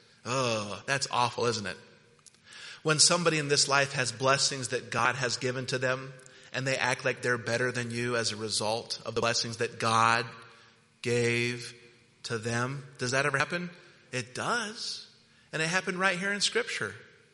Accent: Utah, United States; And I wouldn't recommend that. And I grew up in Utah, so I know.

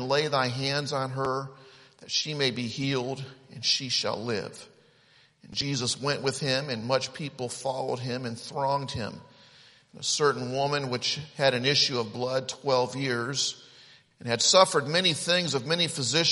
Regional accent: Ohio, United States; I grew up outside Cleveland, Ohio, about 45, 50 minutes from Cedar Point.

